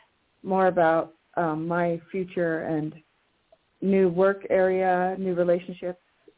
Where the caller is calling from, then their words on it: Colorado, United States; in Colorado.